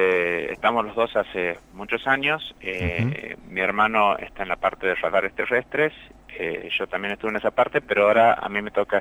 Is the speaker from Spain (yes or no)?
no; Argentina; somos todos argentinos, egresados de universidades de Argentina